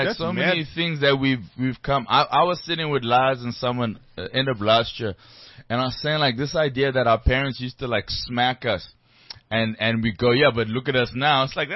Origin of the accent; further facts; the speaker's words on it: Johannesburg, Gauteng, South Africa; I'm from Joburg.